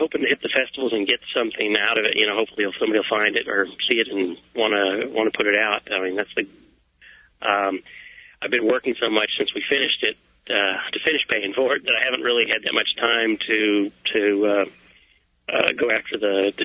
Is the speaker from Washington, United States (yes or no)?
no; Waco, Texas, United States; Yeah, I grew up in Waco, Texas, and we shot in Waco and like a lot of little small towns, Moody, Texas, and McGregor.